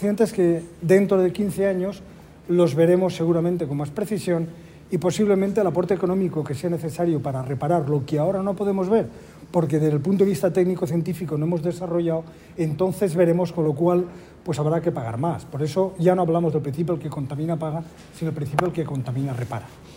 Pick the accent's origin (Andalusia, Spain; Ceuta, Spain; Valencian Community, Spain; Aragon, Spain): Valencian Community, Spain; now in Madrid, Spain; soy valenciano. Ya le digo que, en fin, que vivo... Bueno, nací, más bien vivo en Madrid, pero esto, soy hijo de agricultores